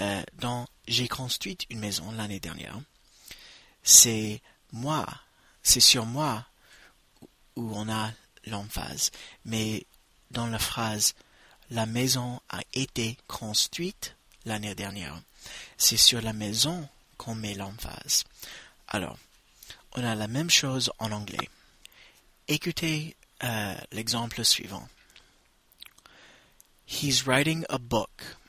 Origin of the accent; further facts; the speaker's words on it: United States; French is a second language; je suis américain et c'est moi qui réalise le podcast.